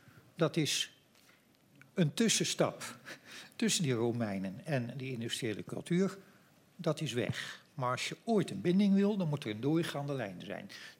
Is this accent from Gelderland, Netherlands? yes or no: no; Utrecht, Netherlands; now in Nieuwegein, Netherlands; Ik ben natuurlijk zelf historica van opleiding. Ik kom uit Utrecht, waar een duidelijk verleden een bindmiddel vormt voor de inwoners van de stad.